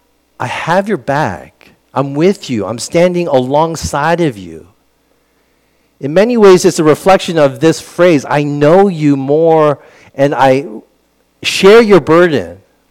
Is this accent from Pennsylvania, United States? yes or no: yes; Pennsylvania, United States; I grew up in a suburb, but I spent a lot of time downtown, and our church was in North Philadelphia, so it was influenced by kind of a inner city vibe.